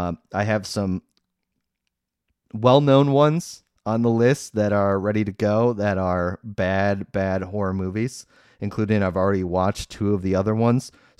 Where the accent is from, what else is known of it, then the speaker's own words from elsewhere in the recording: Downers Grove, Illinois, United States; it is about my hometown, even though it was filmed nowhere near it. And even though I've heard the book about Downers Grove, the book that was created that spurred this story, wasn't very good either.